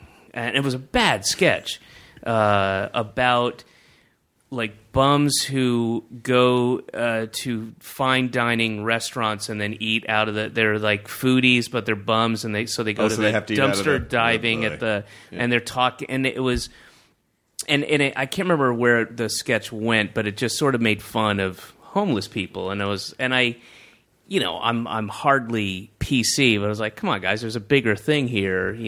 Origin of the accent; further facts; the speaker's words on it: Southern US, United States; He is, you know, I grew up in the South, and he is the epitome of that kind of white Baptist kind of like, his voice is like this.